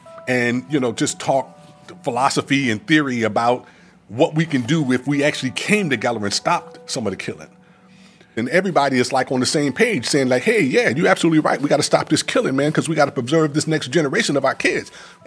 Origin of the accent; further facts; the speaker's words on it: Los Angeles, California, United States; So growing up in the Jordan Downs, you know, Imperial Courts, Nickerson Gardens were our enemies. We went back decades with these individuals. We grew up together in the same neighborhood